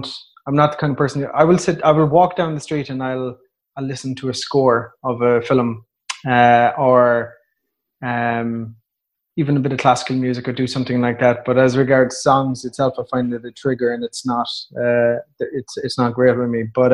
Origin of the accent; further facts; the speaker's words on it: Munster, Ireland; And we're from County Waterford. We come from a place that is, like, so rural that there's not even a village.